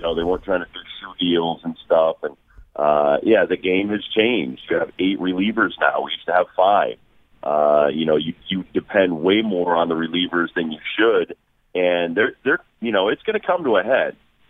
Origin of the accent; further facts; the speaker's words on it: Connecticut, United States; also born or lived in Los Angeles; Yeah, this is, I'm from Connecticut. I wanted to come home, and I've been in L.A. for 10 years, and it's been a great 3 years for me so far.